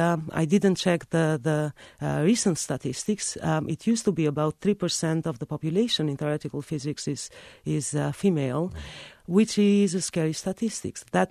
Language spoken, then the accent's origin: English; Albania; English is a second language; now in United States; that was one of the surprising findings I had when I moved from Albania to the States. In those days in Albania, at least in my experience, people never thought of a girl's profession and a boy's profession.